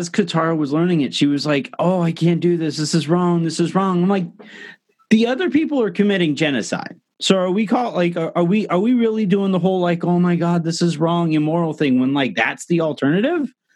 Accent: California, United States; No, I didn't really go to LA Live very much because I was from Orange County

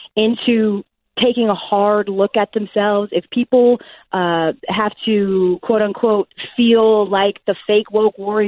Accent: the South, United States; maybe it's because I'm from the South

